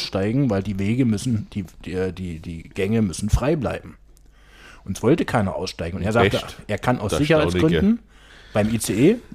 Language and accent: German; Halle, Saxony-Anhalt, Germany; die wilde Reise ging bis nach bis nach Halle und dort standen wir auf einmal erstmal. Kurioserweise in meiner alten Heimatstadt